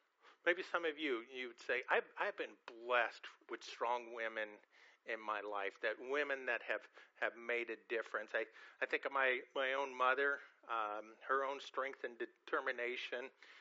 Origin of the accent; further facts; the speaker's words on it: California, United States; My grandmother was concerned with these two boys growing up in California, and she prayed that they would come to know the Lord.